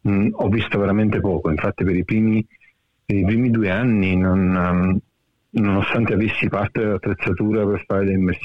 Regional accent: Sorrento, Campania, Italy; moved away; C'è davvero poca gente che è rimasta al mio paese, a Sorrento.

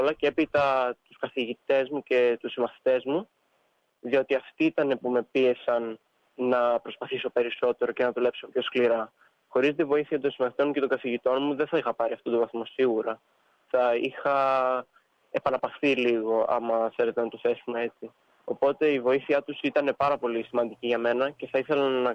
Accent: Kavala, Eastern Macedonia and Thrace, Greece; now in Melbourne, Australia; Εγώ επειδή είμαι από την Καβάλα και ήταν μικρή πόλη Καβάλα

